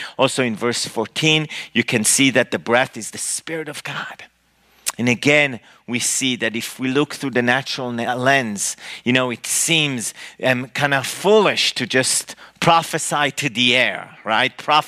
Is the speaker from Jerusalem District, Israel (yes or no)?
no; Herzliya, Tel Aviv District, Israel; I was born and raised in Israel in a suburb of Tel Aviv, a northern suburb, a town called Herzliya. I was raised in a typical Israeli Jewish home. Both my parents are atheists, okay?